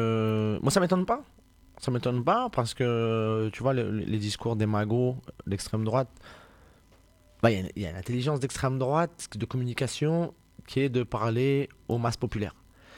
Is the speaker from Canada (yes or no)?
no; France; Moi, je suis né en France, hein, tu vois, j'ai grandi en France.